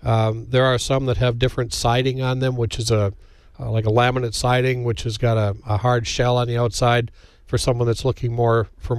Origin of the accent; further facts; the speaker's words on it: Merrill, Wisconsin, United States; our rep retired up in northern Wisconsin, and I grew up in Merrill.